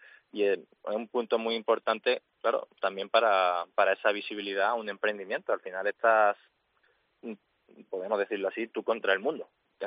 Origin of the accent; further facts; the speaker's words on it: Málaga, Andalusia, Spain; now in Segovia, Spain; Yo llegué a Segovia porque yo soy de Málaga y con los destinos militares, pues bueno, he estado en diferentes sitios, entre ellos en Segovia, porque estuve en la academia de, uh-huh, de 2013 a 2016. Entonces yo volví a Segovia en 2022